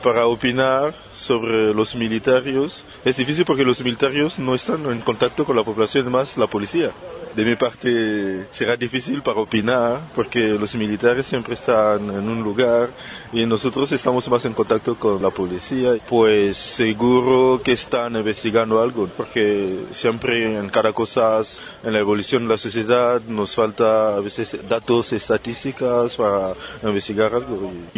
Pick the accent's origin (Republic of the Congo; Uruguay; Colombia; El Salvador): Republic of the Congo; Yo vengo de la República del Congo, estoy estudiando la Politécnica aquí, haciendo un doctorado.